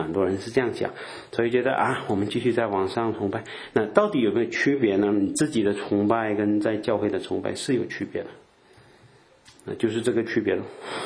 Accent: Malaysia; 我只是要证明我是马来西亚的人啊

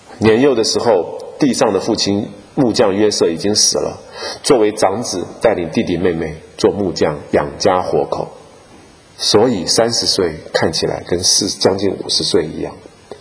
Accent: Taiwan; 我从台湾来的，在台湾常常到处都是庙宇

